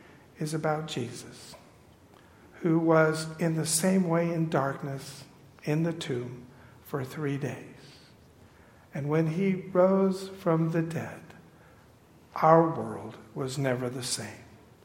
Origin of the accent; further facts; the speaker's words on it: California, United States; Yeah, growing up in California, my parents' backyard, one fence was all bamboo.